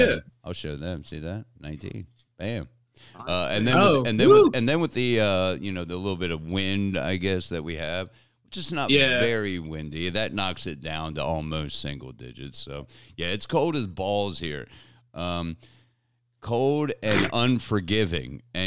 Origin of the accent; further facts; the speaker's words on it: Maryland, United States; I grew up on the East Coast out in Maryland